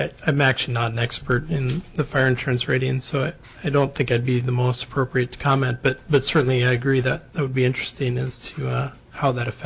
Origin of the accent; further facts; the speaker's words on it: Alaska, United States; I'm also here as a resident. I grew up in Alaska.